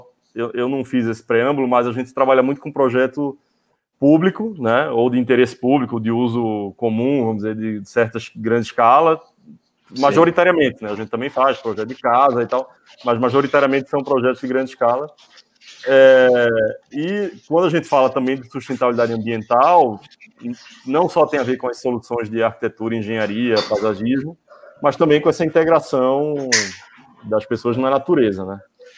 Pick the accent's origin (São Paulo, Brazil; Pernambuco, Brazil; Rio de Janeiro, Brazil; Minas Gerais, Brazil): Pernambuco, Brazil; also born or lived in Barcelona; É, eu sou pernambucano, fiz arquitetura e urbanismo